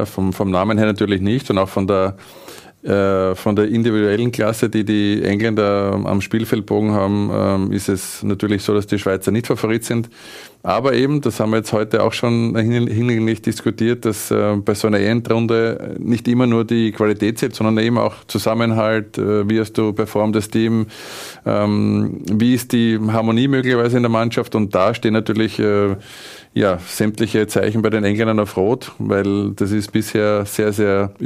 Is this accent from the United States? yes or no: no; Austria; weil wir immer als Österreicher jahrelang nicht mehr nach Deutschland geschielt haben.